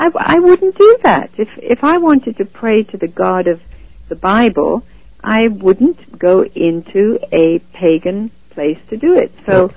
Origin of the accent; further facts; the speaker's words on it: Calcutta, West Bengal, India; I was born and raised in Calcutta